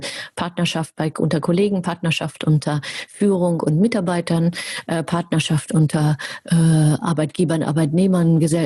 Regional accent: Germany; ich bin ja Deutsche

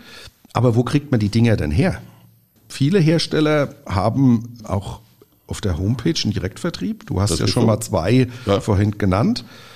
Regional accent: Mainz, Rhineland-Palatinate, Germany; Also als Mainzer

